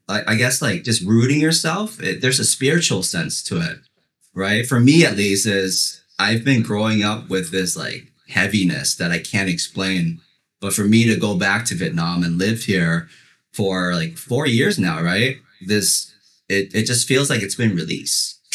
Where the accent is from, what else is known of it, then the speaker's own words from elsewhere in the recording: Minnesota, United States; I grew up in the States, but my younger childhood was in Minnesota, where I grew up with people just constantly mispronouncing my name, right?